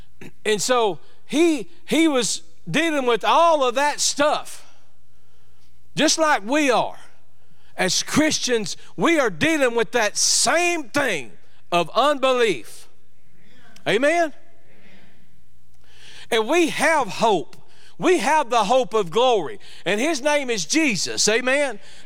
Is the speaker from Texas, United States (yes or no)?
yes; Nacogdoches, Texas, United States; Maybe not better English, but East Texan. I'm from Nacogdoches, by the way, just in case y'all didn't know that.